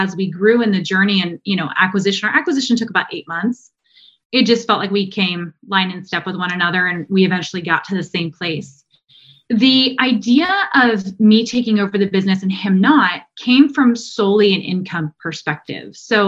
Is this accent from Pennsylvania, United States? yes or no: no; Ohio, United States; born or raised there